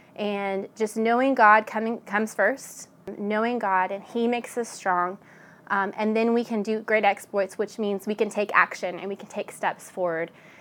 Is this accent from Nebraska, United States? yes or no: no; Dripping Springs, Texas, United States; I'm from Dripping Springs, and we're having an If local at our church, First Baptist Church, Dripping Springs